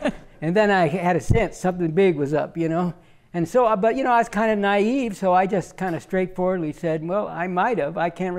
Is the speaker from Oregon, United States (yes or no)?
no; Berkeley, California, United States; I grew up in Berkeley. I was very fortunate to go to a high school. There was only one high school in the entire city, so everybody, of course, went to it.